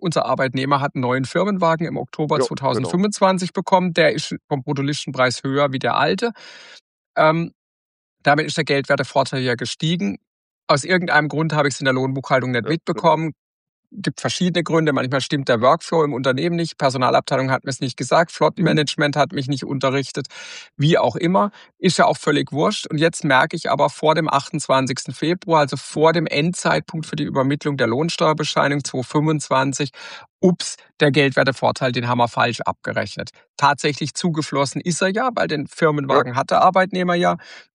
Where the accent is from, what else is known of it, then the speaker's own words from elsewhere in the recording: Baden-Württemberg, Germany; wir sind ja beide aus Baden-Württembergs